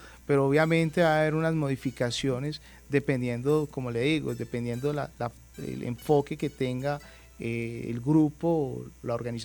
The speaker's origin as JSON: {"language": "Spanish", "town": "Calarcá", "region": "Quindío", "country": "Colombia", "tie": "born or raised there", "also_born_or_lived": "Cali", "said": "yo nací en Cali, pero me crié aquí en el departamento. Yo hice primaria en Calarcá, hice la secundaria y pues terminé la carrera acá en la universidad."}